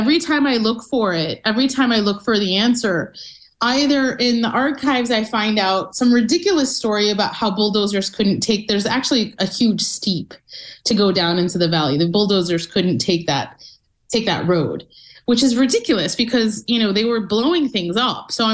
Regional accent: Chicago, Illinois, United States; the city that I was, that I grew up in Chicago, there's a Lifta society.

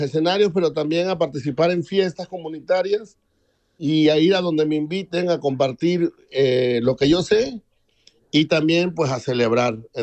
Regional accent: Santiago Tuxtla, Veracruz, Mexico; soy de Santiago Tuxtla, Veracruz, soy músico

